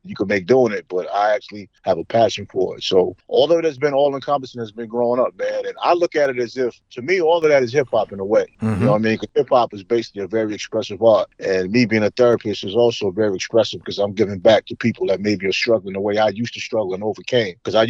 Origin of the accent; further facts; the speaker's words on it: New York City, New York, United States; also born or lived in Washington, D.C. / Pennsylvania; now in North Carolina, United States; Yeah, I'm born and raised in New York City. I live in North Carolina now, but New York is my home, man. You know, I lived in D.C., that area, for about 7 years. I lived in Pennsylvania a couple years.